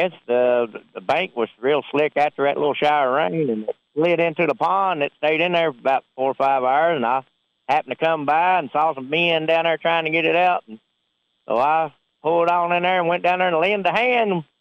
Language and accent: English; Lebanon, Kentucky, United States; I'm from Lebanon, Marion County, Kentucky, down in Central.